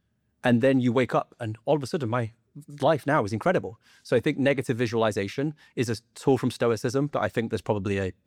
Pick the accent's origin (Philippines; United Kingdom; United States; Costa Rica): United Kingdom; One of my big regrets against being British is I've been early to a lot of things